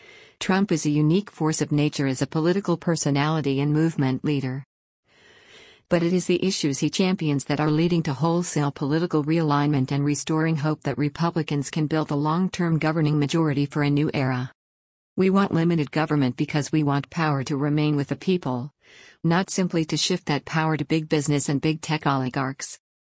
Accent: Alabama, United States; Even in my home state of Alabama, where we only had one Fortune 500 company.

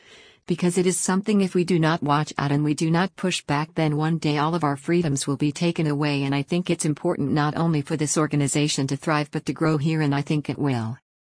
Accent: Illinois, United States; and even found one from my home state of Illinois

